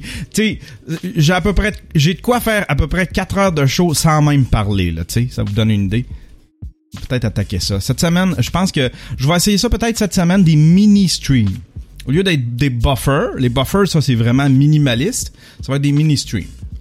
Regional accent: Rouyn-Noranda, Quebec, Canada; born there; 46 ans. Ouais, 46 ans, le 12 août. Je suis né le 12 août 1972, je suis un lion. Je suis né à Rouyn-Noranda. J'ai été fabriqué à Saint-Pacôme.

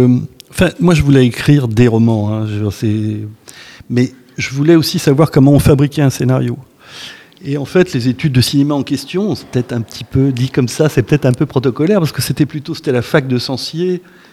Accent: France; born there; C'était ma langue de naissance, hein, puisque moi je suis né en France, mais disons que mes parents parlaient l'italien à la maison, ou en tout cas un dialecte.

